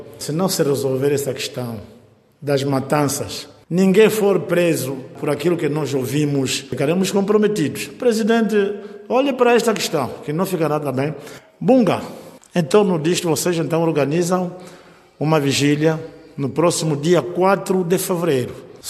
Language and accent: Portuguese; Angola; Eu também sinto, porque também sou mesmo angolano, e também com os meus 60 anos de idade